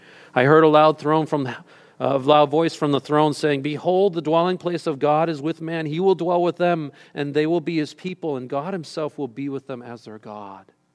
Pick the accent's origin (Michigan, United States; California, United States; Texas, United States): Michigan, United States; Detroit; I grew up in Detroit in the auto industry